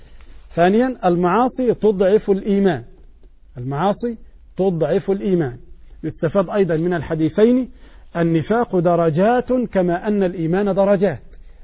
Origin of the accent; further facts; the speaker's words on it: Egypt; عندنا في مصر